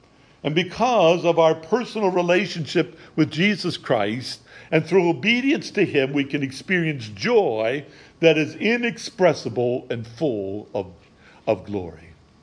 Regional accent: Missouri, United States; But I'm from Stanley's home state, Missouri.

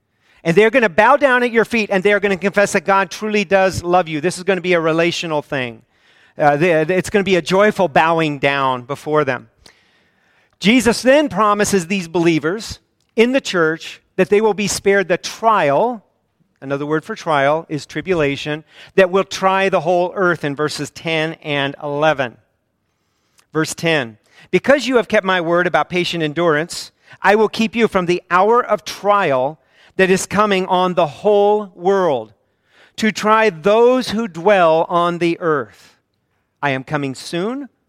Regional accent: Missouri, United States; born there; And I was born in Missouri, and I'm like, finish the sentence.

